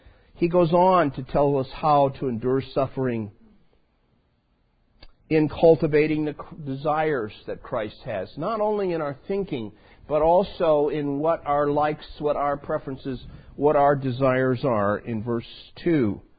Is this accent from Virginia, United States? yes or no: no; Chicago, Illinois, United States; I'm from the North Chicago or West Chicago area. I know the culture you live in.